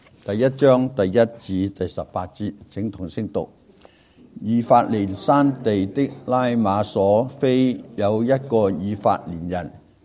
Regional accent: Guangdong, China; 因为我哋广东人讲国语，即系讲到条脷都打晒裂，好唔方便。

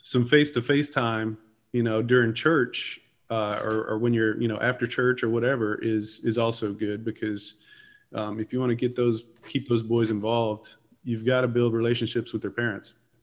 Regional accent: Texas, United States; My wife and I, we're both from Texas, and we're prior Air Force.

